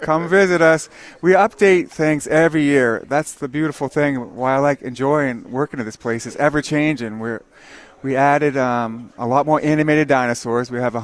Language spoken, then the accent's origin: English; Maine, United States; I'm from Maine.